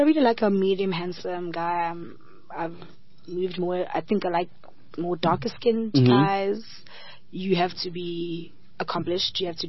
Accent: Eswatini; English is a second language; Me, the minute you tell me I speak good English, I automatically tell you, oh, I'm from Swaziland. We actually speak Queen Elizabeth's English. That's what's taught in the schools.

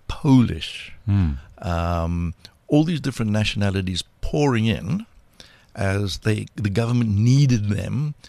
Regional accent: Hillbrow, Gauteng, South Africa; I was an 11-year-old growing up in Hillbrow

